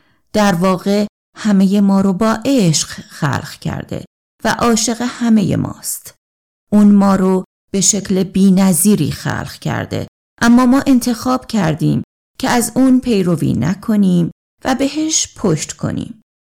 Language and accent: Persian; Sweden; من در سوئد به دنیا اومدم و زندگی کردم و الان در شهر یوتبوری هستم. برای خداوند زندگی می کنم و تلاش می کنم که از عیسی مسیح پیروی کنم.